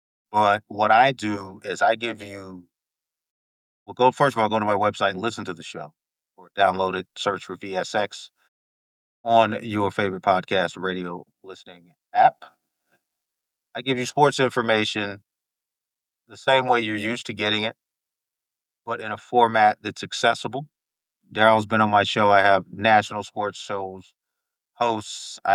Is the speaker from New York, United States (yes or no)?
yes; New York, United States; I'm from New York, so you're going to hear me use a lot of New York terminology and vernacular.